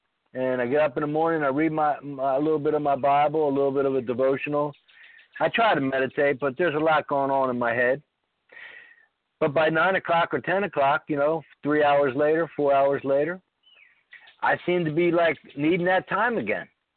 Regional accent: Philadelphia, Pennsylvania, United States; now in Houston, United States; I'm calling in from Houston, Texas. I've been here 21 years, but I'm originally from Philadelphia, or the outskirts of Philadelphia.

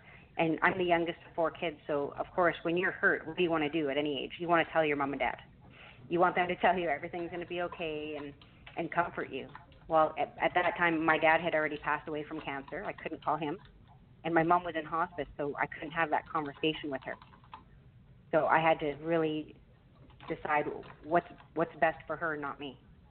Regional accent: Canada; which as a Canadian, I'm not used to that because you have to go to the doctor's office for anything, any result.

